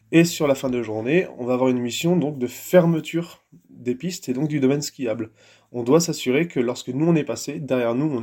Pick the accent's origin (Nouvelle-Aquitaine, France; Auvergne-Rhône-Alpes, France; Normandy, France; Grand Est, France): Normandy, France; now in Ariège, France; Moi, je viens de Normandie, je suis né au bord de la mer.